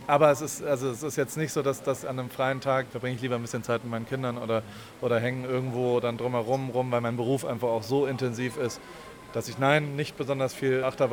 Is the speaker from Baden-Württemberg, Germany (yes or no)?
yes; Heidelberg, Baden-Württemberg, Germany; ich bin in Heidelberg aufgewachsen